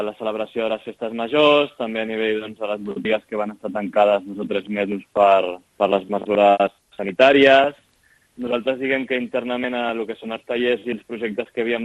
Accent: Sitges, Catalonia, Spain; tot ve de que som de Sitges i aquí a Sitges sempre s'han fet figuretes

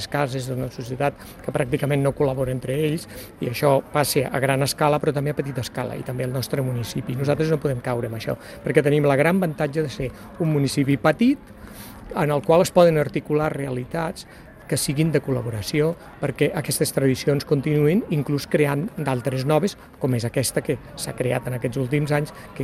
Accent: Sant Julià de Lòria, Andorra; Jo sóc de Sant Julià de Lòria

